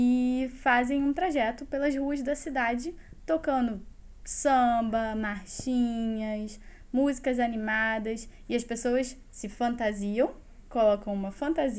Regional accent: Rio de Janeiro, Brazil; Sim, sou carioca.

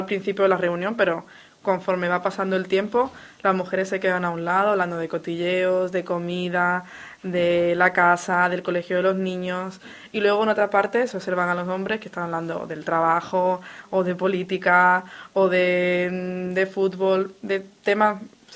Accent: Málaga, Andalusia, Spain; en las fiestas de mi pueblo, de mi barriada, de Málaga

